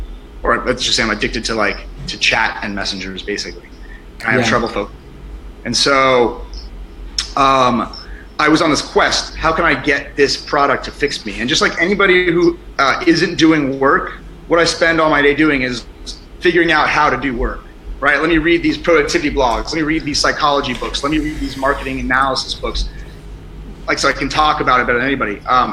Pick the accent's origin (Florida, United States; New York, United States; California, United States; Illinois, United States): California, United States; I'm from California and I run a company called Pavlok.